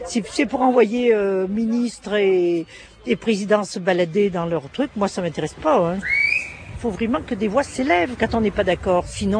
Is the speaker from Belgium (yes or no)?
no; Landogne, Auvergne-Rhône-Alpes, France; born there; Moi, je suis pas née à Ambert. Je suis née à Ricombraille. Je suis née à Landogne.